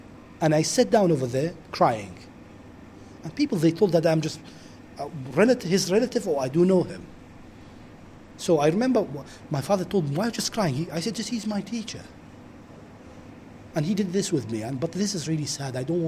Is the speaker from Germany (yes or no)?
no; Erbil, Kurdistan Region, Iraq; I'm from Erbil, 35, actually 36.